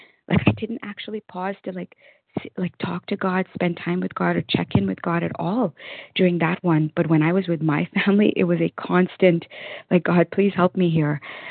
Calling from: Toronto, Ontario, Canada; recovered compulsive overeater from Toronto, Canada.

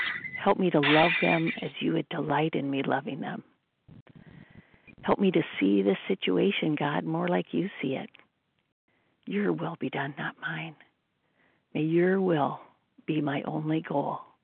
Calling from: California, United States; California.

